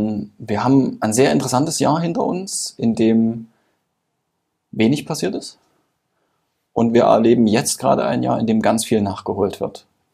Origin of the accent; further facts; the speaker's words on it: Dresden, Saxony, Germany; born there; das sage ich als geborener Dresdner